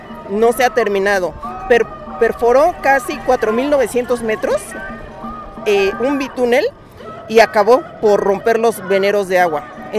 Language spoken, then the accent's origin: Spanish; Coajimalpa, Mexico City, Mexico; aquí en el ámbito de la lucha social, y vengo de Coajimalpa.